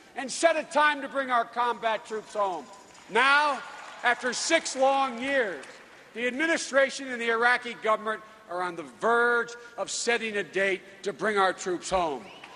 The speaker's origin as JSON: {"language": "English", "town": "Scranton", "region": "Pennsylvania", "country": "United States", "tie": "born or raised there", "also_born_or_lived": "Wilmington", "said": "I'm here for everyone I grew up with in Scranton and Wilmington."}